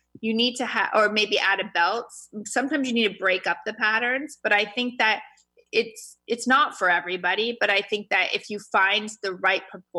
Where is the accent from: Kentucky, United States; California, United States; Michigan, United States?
California, United States; growing up in California, like literally you could wear jeans anywhere.